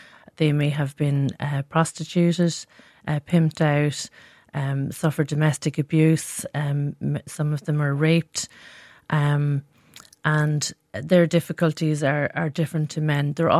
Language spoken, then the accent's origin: English; Leinster, Ireland; I'm a country girl. I came from County Wexford from an agricultural background